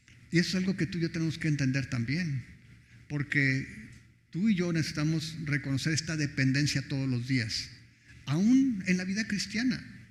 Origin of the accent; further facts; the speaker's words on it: Ciudad Obregón, Sonora, Mexico; soy de Obregón. En Obregón la gente casi ni se fija en nada.